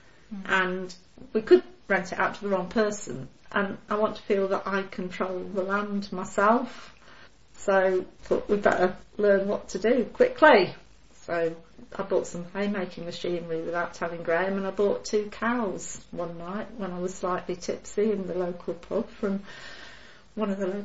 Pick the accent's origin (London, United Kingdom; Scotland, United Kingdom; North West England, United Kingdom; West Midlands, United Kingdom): West Midlands, United Kingdom; Stafford; I did because I grew up in Stafford, so I knew it was a little bit better.